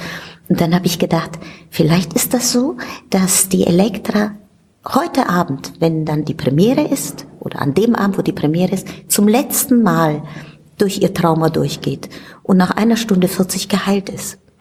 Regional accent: Italy; ich komme aus Italien und ich bin mit … aufgewachsen

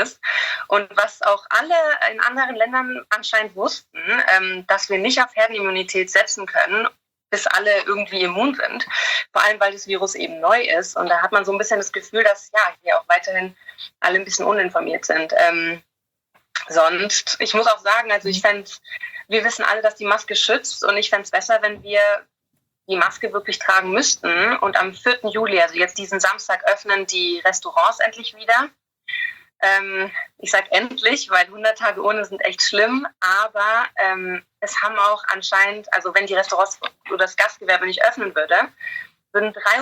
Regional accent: Germany; now in England

